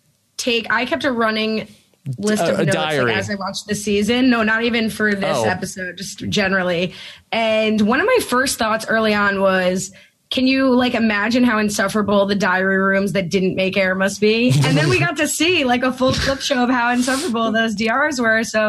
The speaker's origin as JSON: {"language": "English", "region": "New Jersey", "country": "United States", "said": "I mean, I'm not like that nervous because I'm from Jersey, so I'm not offended by D's nuts jokes."}